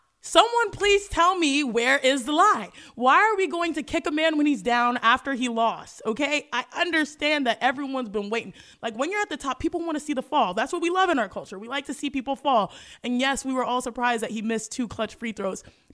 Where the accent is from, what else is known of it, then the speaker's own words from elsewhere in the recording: Cypress, Texas, United States; I'm from Texas. I'm born and raised in Cypress, Texas.